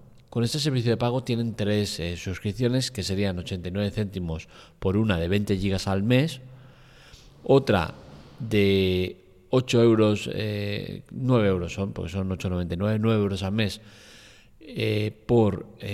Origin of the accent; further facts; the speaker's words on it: Spain; siendo española